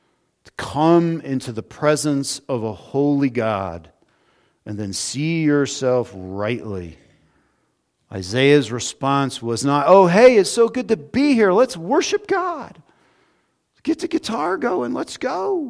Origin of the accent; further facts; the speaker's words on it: California, United States; I remember as a kid growing up in the Sacramento Valley, the SR-71 was really cool until it re-entered the atmosphere near you